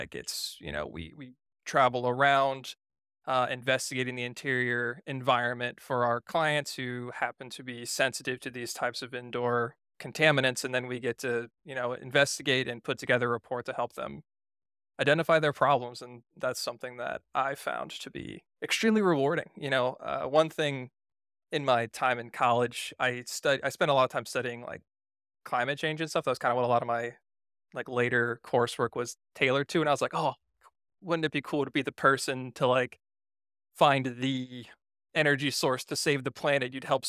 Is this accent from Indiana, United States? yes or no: yes; Indiana, United States; I hail from Indiana.